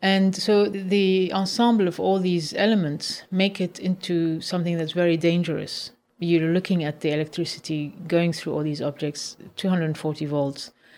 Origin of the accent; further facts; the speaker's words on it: Lebanon; I come from an embattled background, you know, I come from Lebanon, my parents are Palestinian